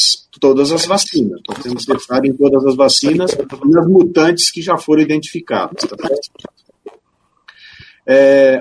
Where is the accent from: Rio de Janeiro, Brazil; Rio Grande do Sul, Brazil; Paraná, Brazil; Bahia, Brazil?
Paraná, Brazil; Engenheiro Beltrão; also born or lived in Nova Esperança; now in São Paulo, Brazil; Eu sou nascido em Nova Esperança, no Paraná. Eu passei minha infância em Engenheiro Beltrão, muito próximo, né? Eu também sou da Terra Roxa